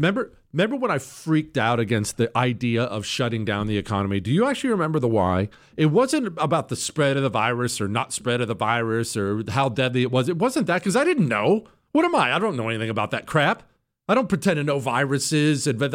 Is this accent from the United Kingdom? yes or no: no; United States; I'm an American. Now, that translates into this. My background, as you well know, I come from a construction family.